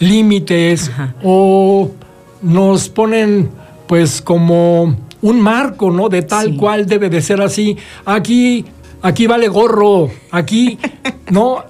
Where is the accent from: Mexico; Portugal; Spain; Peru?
Mexico; Mexico City; born there; yo pues nací en el sur, en la Ciudad de México